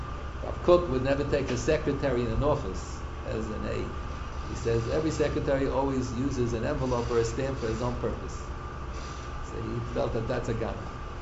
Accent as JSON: {"language": "English", "town": "Bronx", "region": "New York", "country": "United States", "tie": "born or raised there", "said": "There are baby carriages years ago when I was growing up in the Bronx."}